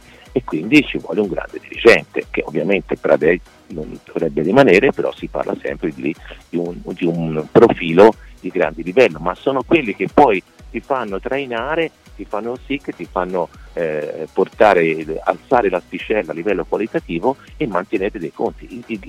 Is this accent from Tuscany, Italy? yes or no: yes; Florence, Tuscany, Italy; lo sappiamo noi che siamo di Firenze